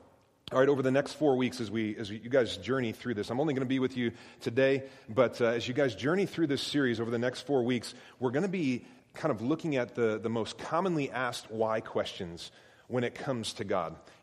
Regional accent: Bowling Green, United States; I mean, I didn't hear a round of applause when he said I was from Bowling Green

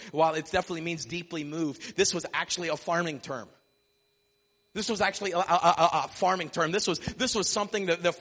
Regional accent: Mount Morris, Pennsylvania, United States; To this day, we still don't have a stoplight in my hometown. I'm not kidding. There's more livestock in my hometown than there are people.

